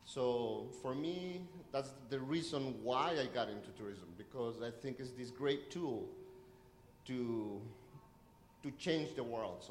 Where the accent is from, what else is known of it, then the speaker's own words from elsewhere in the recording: Ecuador; English is a second language; By the way, I'm from Ecuador, South America.